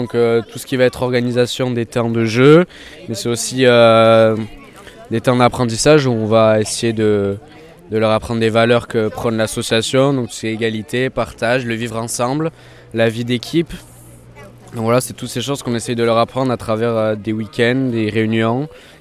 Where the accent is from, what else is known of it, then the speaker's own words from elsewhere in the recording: Anglet, Nouvelle-Aquitaine, France; je viens de Anglette